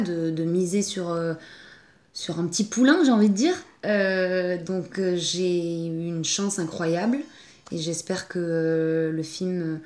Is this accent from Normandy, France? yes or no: no; Toulouse, Occitanie, France; moved away as an adult; now in Paris, France; Alors moi, j'ai quitté Toulouse, j'avais 20 ans, et je suis arrivée à Paris